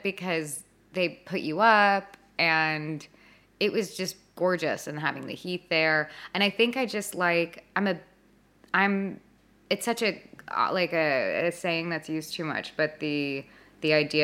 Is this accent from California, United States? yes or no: yes; Los Angeles, California, United States; In the Valley.